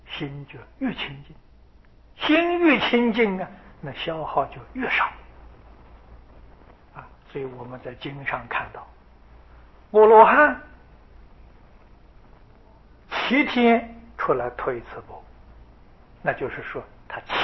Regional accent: China; 所以我们中国人叫做小时啊

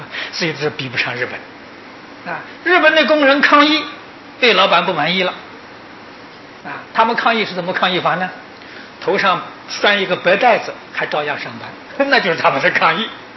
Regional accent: Taiwan; 我们台湾人的时候，星期天也工作，每天工作十个小时。

